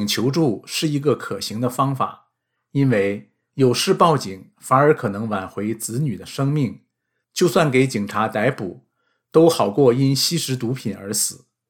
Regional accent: Singapore; now in Canada; 我从新加坡来，东南亚戒毒比加拿大容易

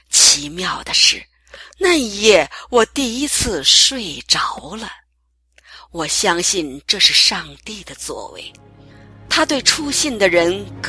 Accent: Yantai, Shandong, China; 我来自山东烟台，2002年信耶稣，至今已13年了。

